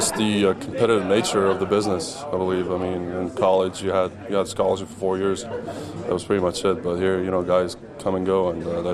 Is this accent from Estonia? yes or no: yes; Estonia; English is a second language; now in United States; Not really. I mean, I barely knew about it until I got here.